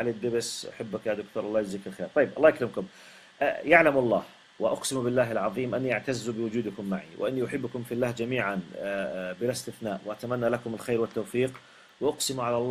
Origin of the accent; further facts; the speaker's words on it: Jordan; now in Saudi Arabia; مع اني اردني عايش بالسعوديه